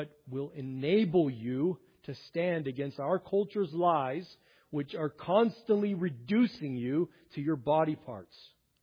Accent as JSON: {"language": "English", "town": "Old Forge", "region": "Pennsylvania", "country": "United States", "said": "I'm from Old Forge, and we just don't associate with those folks that are up the line."}